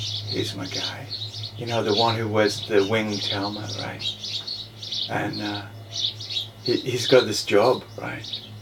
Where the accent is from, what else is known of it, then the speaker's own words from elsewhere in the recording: New Zealand; because I'm coming from Aotearoa and I've got this leaning towards stories